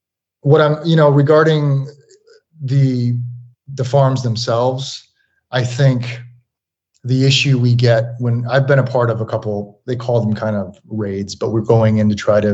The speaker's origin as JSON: {"language": "English", "country": "United States", "said": "having spent so much time in Korea as an American, I mean, I literally feel like it's my second home"}